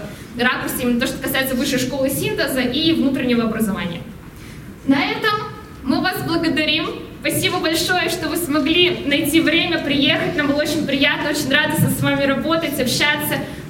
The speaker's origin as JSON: {"language": "Russian", "region": "Moscow", "country": "Russia", "said": "Я из Москвы."}